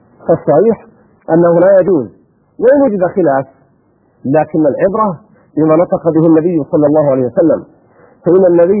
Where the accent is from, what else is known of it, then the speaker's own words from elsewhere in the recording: Saudi Arabia; ونحن بحمد الله في بلادنا المملكة العربية السعودية